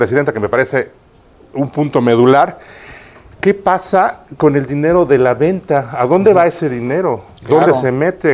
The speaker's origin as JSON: {"language": "Spanish", "country": "Mexico", "said": "no somos todos los mexicanos"}